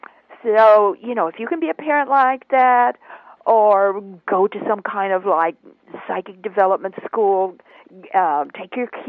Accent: Boise, Idaho, United States; I come from Boise, Idaho. So he was biking along up to Bora High School in Boise, Idaho.

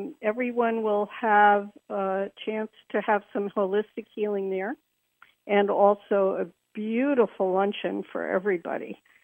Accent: New York, United States; now in Los Angeles, United States; I am originally from New York, moved to Los Angeles a bit ago

